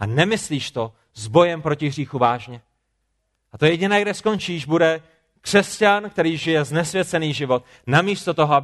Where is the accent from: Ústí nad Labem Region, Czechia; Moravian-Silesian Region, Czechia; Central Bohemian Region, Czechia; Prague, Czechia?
Prague, Czechia; Já jsem z Prahy a rozdělával jsem oheň